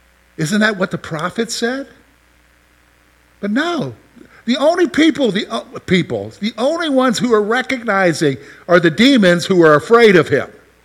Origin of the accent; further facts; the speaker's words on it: Columbia, the South, United States; I live at home because I'm commuting to the campus because I'm from Columbia.